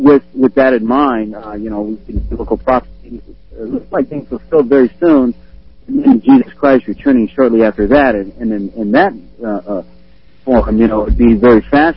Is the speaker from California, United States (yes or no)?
yes; Escondido, California, United States; Well, I grew up in Escondido, and I spent a lot of time in Oceanside, so I am familiar with California.